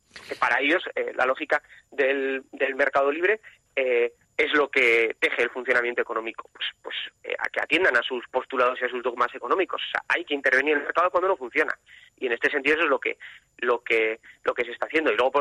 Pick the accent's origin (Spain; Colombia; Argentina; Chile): Spain; Irún, Basque Country; si yo que soy de Irún, vamos, o sea, no tengo más que pasar ahí